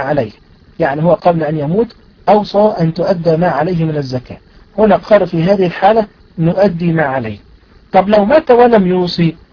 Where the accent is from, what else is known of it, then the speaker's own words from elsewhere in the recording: Egypt; نحن عندنا في مصر عندما يتزوج الرجل فإنه بطريقة آلية يكتب على نفسه ما يسمى بمؤخر الصداق.